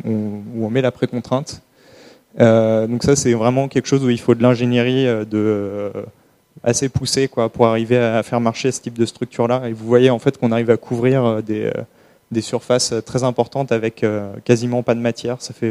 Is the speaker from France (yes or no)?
yes; Normandy, France; moi je viens de pas loin du Havre.